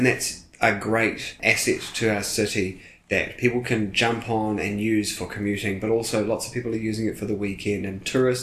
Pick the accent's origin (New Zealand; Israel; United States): New Zealand; Careys Bay, Otago; So I grew up here out in Kerry's Bay on the West Harbour. went to school here, studied at Otago